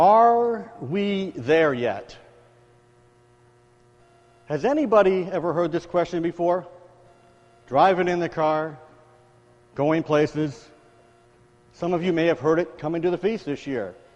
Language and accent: English; Pasadena, California, United States; My wife and I say we grew up in Pasadena. We got married out there back in 83